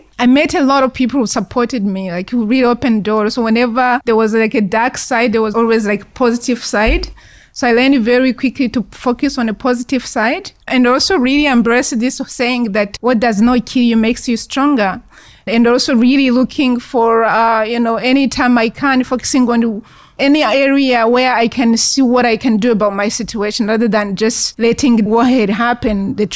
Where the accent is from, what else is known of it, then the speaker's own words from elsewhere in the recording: Rwanda; now in United States; I'm actually originally from Rwanda. So my name doesn't really give that. I was born and raised in Rwanda, and I left Rwanda in 1994. Since then, I lived in different countries in Africa, and at some point immigrated to the U.S. legally